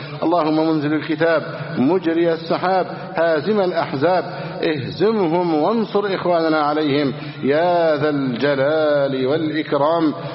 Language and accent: Arabic; Egypt